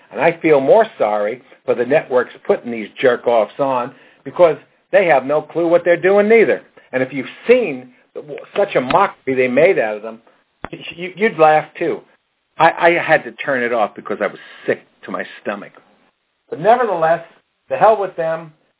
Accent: New York, United States; I want to get out there to New York, my home state.

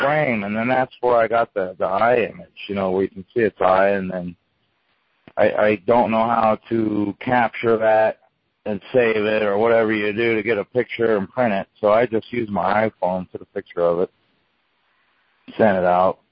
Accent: California, United States; now in Pennsylvania, United States; You know, people in Pennsylvania, especially in this area, the Dutch, they're not like me. I grew up in California where people, go ahead, go back there.

